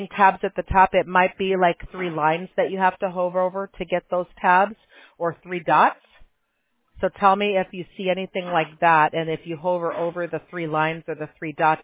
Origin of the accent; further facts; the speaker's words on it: Midwest, United States; I grew up in the Midwest.